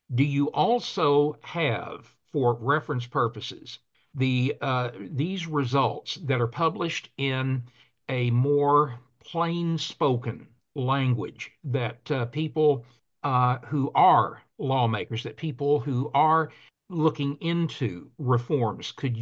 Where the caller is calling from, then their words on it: Arkansas, United States